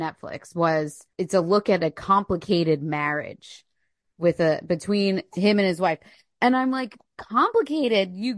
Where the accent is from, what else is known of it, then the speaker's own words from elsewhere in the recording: Philadelphia, Pennsylvania, United States; We're both from Philly. Both born in Philly.